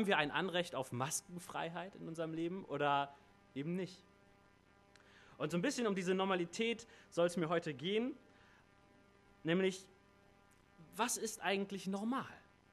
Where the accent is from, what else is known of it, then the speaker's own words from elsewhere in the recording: Struxfeld, Germany; Ich komme aus Struxfeld, gar nicht weit weg, ne, 2 Dörfer weiter.